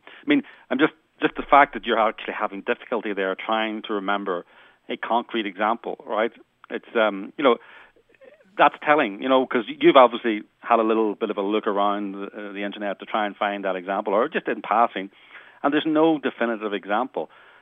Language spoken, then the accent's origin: English; Northern Ireland, United Kingdom; Well, I'm from Northern Ireland. If you want somebody who's calm and not duking it out, you'll have to go somewhere else.